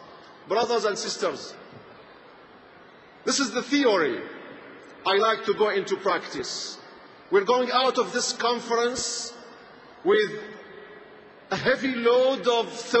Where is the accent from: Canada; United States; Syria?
Syria; Damascus, Damascus Governorate; now in London, United Kingdom; I come from Syria, from Damascus, probably the safest place in the world, one of the safest places in the world.